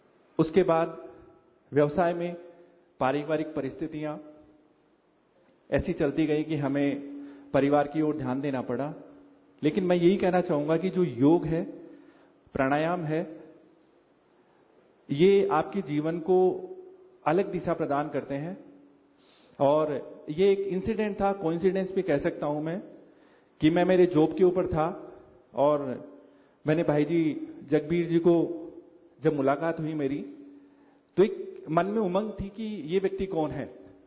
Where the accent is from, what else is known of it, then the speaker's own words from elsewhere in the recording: Jaipur, Rajasthan, India; मैं जयपुर का रहने वाला हूं